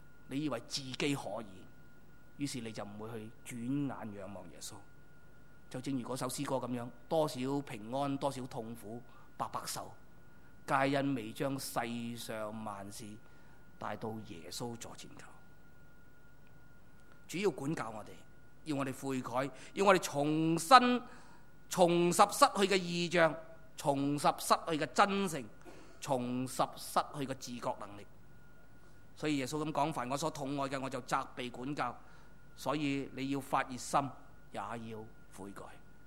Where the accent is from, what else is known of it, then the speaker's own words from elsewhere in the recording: Hong Kong; 我们香港人最容易感受到的就是倍感孤单